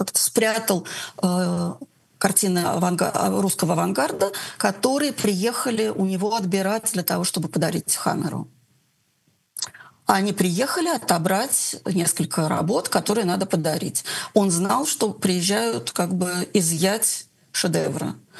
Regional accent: Saint Petersburg, Russia; Ну, я как питерский человек, конечно, придерживаюсь этого.

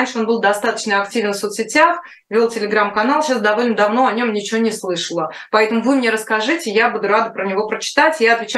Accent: Moscow, Russia; С удовольствием, это мой родной город.

